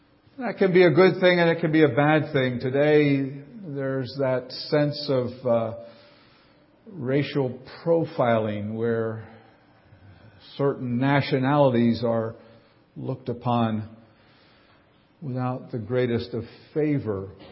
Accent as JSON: {"language": "English", "region": "New Jersey", "country": "United States", "tie": "born there", "said": "I boasted that I was born in South Jersey, not North Jersey."}